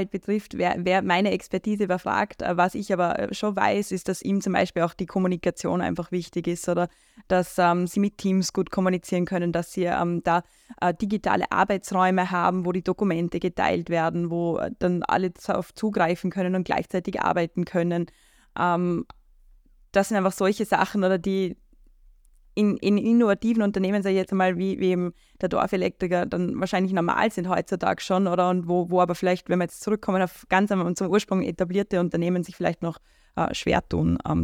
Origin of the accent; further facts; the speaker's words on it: Lower Austria, Austria; now in Vorarlberg, Austria; als Zugezogene sozusagen kurz meinen Input dazu geben. Also ich bin ja Niederösterreicherin, da hört man sich im Dialekt